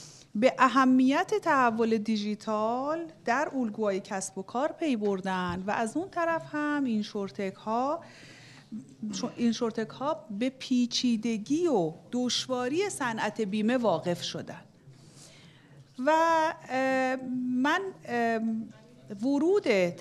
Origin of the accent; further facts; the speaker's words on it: Iran; ما همه ایرانیم با یه فرهنگ، تمدن، یه سبقه